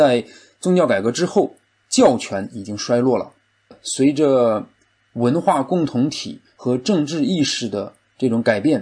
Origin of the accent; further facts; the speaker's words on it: China; 神让我们出生在中国，成长在中国，我们是中国人